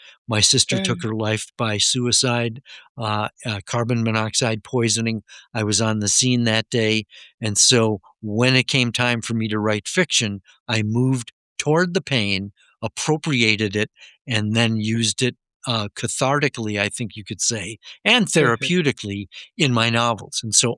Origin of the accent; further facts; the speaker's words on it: La Crosse, Wisconsin, United States; I'm from La Crosse, Wisconsin, along the Mississippi River on Wisconsin's west coast.